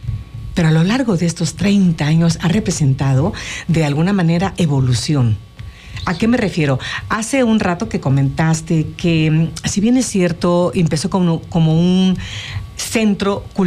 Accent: Cuernavaca, Morelos, Mexico; also born or lived in Mexico City, Mexico; yo nací en la Ciudad de México, pero yo viví a partir de los 11 años en el centro, Galeana

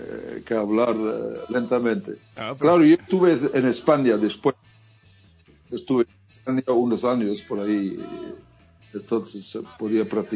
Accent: Mexico; moved away as an adult; Entonces en el 70 me fui de México.

